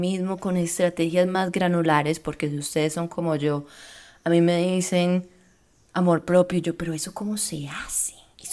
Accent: Antioquia, Colombia; Yo soy colombiana, pero soy de la costa y soy de Antioquia

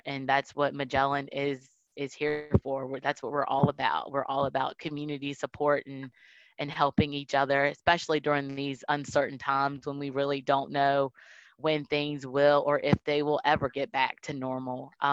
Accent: Virginia, United States; I'm a born and raised Virginia girl. I grew up in Nelson County, so just over the mountain. Most of my family, my mom and most of my family still live in Nelson County.

